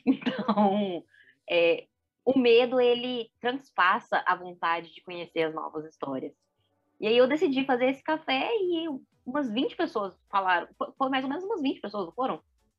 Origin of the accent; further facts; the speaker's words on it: Minas Gerais, Brazil; porque como boa mineira que sou, né, hospitaleira